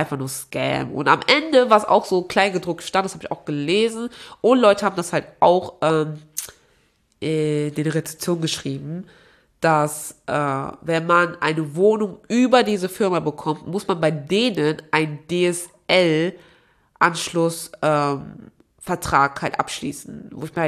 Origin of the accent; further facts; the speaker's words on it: Aachen, North Rhine-Westphalia, Germany; So, ich bin ja in Aachen geboren, aufgewachsen